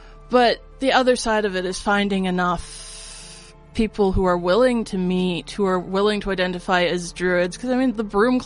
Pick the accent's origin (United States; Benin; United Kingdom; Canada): Canada; Langley, British Columbia; born there; I was born in Langley because my dad was a student at Trinity Western College at the time.